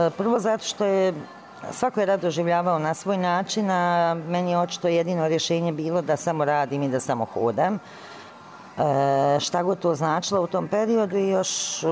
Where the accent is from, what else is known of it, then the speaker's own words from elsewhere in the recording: Lončari, Republika Srpska, Bosnia & Herzegovina; Ja sam odrasla u Lončarima i iz Oraše sam izašla kod mojih roditelja